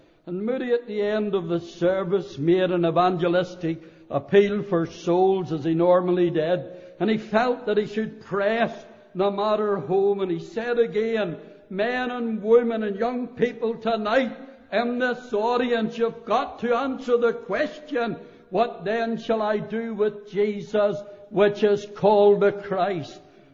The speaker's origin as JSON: {"language": "English", "town": "Belfast", "region": "Northern Ireland", "country": "United Kingdom", "tie": "born or raised there", "said": "when I was a teenager growing up in Belfast"}